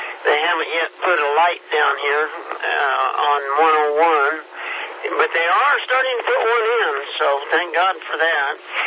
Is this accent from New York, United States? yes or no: no; Kansas, United States; And I'm from Kansas, and we're a little slow, you know, slower than most.